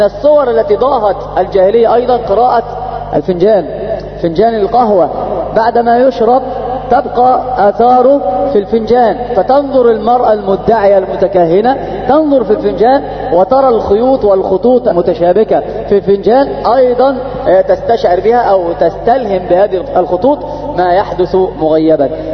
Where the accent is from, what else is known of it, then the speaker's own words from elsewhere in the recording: Egypt; فضرب الودع عندنا في مصر يسمونه يوشوش